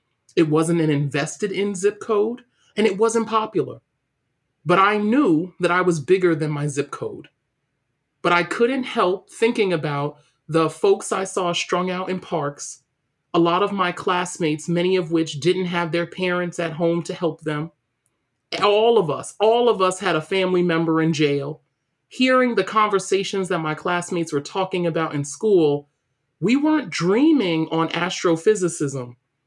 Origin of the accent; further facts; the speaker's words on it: New York City, New York, United States; I didn't realize, I think, the privilege of open spaces, because that's not something I grew up with in New York City.